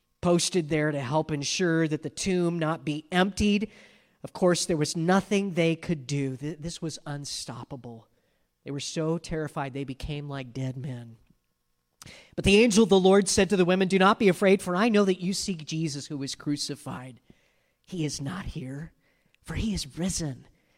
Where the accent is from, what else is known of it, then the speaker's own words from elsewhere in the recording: San Bernardino, California, United States; I'm from the Inland Empire, San Bernardino